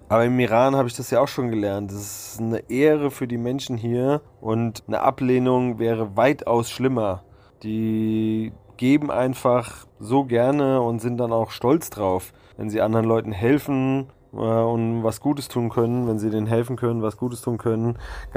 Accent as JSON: {"language": "German", "country": "Germany"}